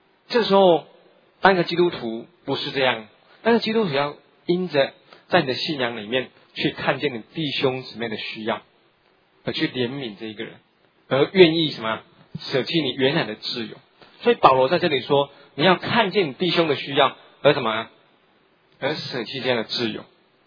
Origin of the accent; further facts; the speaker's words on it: Taiwan; 台湾最有名的宋钢钉，那就是我们的家乡